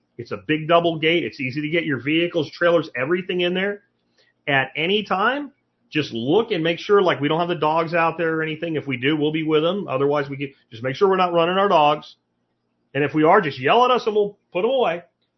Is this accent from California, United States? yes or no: no; Pennsylvania, United States; now in Texas, United States; So like February to March is when you want to do this in Texas. Where I grew up in Pennsylvania, you want to do this in like September, October.